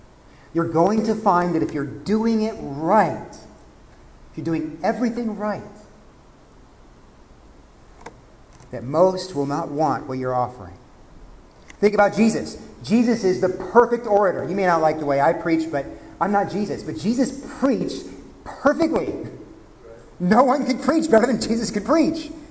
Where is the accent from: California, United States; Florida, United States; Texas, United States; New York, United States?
Texas, United States; I took Spanish growing up in Texas